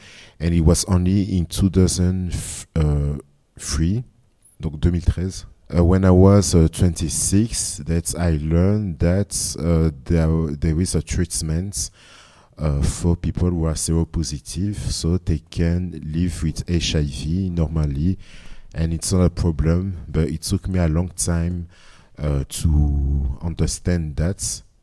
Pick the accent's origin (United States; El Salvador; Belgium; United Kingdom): Belgium; also born or lived in Congo; I'm 36. I was born in Congo and I grew up in Belgium since I was six in 1993.